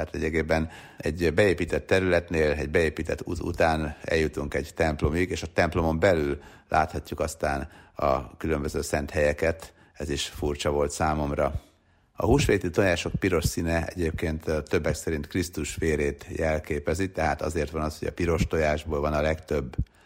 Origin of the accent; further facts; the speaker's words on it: Sopron, Győr-Moson-Sopron, Hungary; én ugye Sopron környékén nevelkedtem, Győr-Moson-Sopron megyében, anyukám győri volt, de aztán Sopronba költöztek